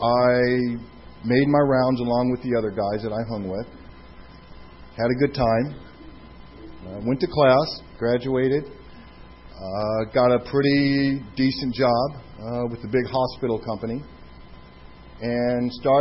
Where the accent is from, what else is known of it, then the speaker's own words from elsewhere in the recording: San Diego, California, United States; My history is I'm here from San Diego, born and raised here, went to high school here, went to college down in Louisiana